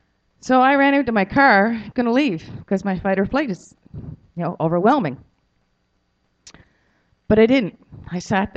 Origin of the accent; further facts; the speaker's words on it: Newfoundland and Labrador, Canada; I was born and raised in the Anglican Church. I grew up in Newfoundland.